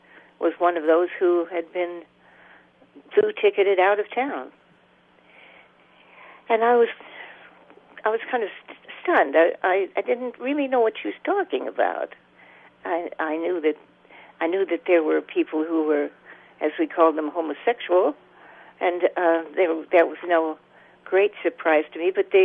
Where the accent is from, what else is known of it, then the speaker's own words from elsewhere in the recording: Juneau, Alaska, United States; I grew up here in Juneau, and then traveled, and then when I came back to Juneau, I met this cute guy and got married and had a family.